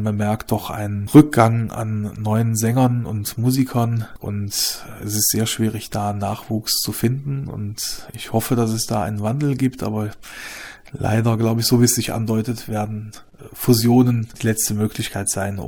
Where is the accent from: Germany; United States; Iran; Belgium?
Belgium; Eynatten, Wallonia; weil ich seit Jugendlicher bereits Chormusik gemacht habe und immer mal was für mein Heimatdorf Einatten schreiben wollte.